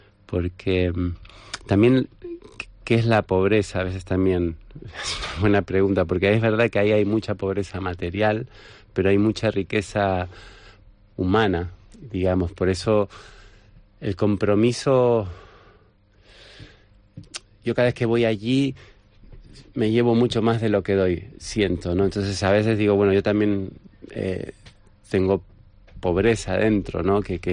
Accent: Argentina; él es un niño español, yo soy argentino

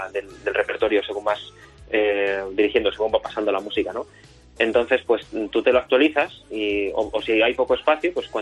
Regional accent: Salamanca, Castile and León, Spain; porque soy de Salamanca, pues mira, sería un placer muy grande.

